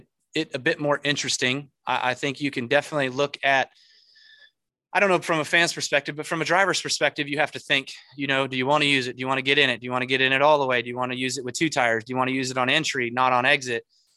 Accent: Las Vegas, Nevada, United States; I'm obviously from Las Vegas, Nevada, and there's a lot of shows out there.

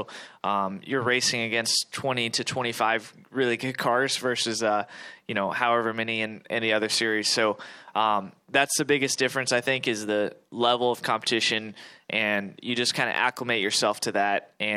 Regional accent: Charlotte, North Carolina, United States; growing up in Charlotte, and I went to this race every year for a long time

